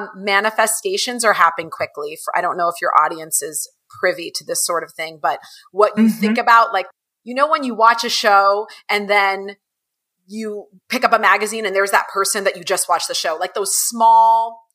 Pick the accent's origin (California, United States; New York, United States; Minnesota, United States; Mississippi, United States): California, United States; My brother, my whole family is, I'm from California. So we live in California.